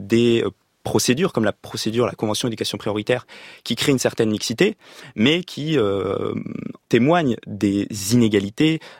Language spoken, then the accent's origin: French; Valenton, Île-de-France, France; j'ai pas grandi dans une cité très difficile dans le 94. J'ai grandi à Valenton, qui est une ville plutôt difficile, mais dans un quartier pavillonnaire.